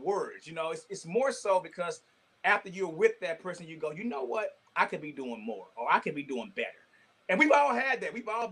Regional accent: Fort Worth, Texas, United States; I'm from Fort Worth. That's 25 minutes away.

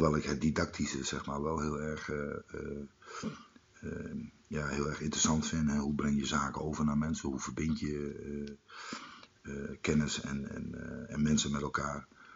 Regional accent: Emmen, Drenthe, Netherlands; een paar jaar verhuisd om te studeren in Groningen. Maar verder eigenlijk altijd trouw gebleven aan deze plaats. Ik voel me ook echt Emmenaar. Ik voel me ook Drent. Ik voel me ook Nederlander en ook Europeaan.

